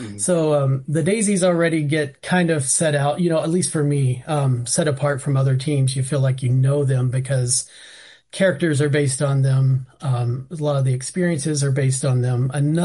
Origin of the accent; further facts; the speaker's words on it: Kentucky, United States; I'm from Western Kentucky, and most of that movie was filmed in Southern Indiana, when I was in middle school.